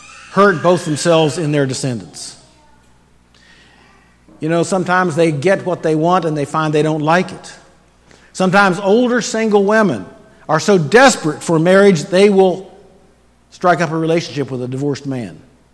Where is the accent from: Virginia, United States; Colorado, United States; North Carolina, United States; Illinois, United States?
Virginia, United States; Harrisonburg; I grew up in Harrisonburg, Virginia area. My parents had lived in that community for generations, which meant that I was related to lots of people there.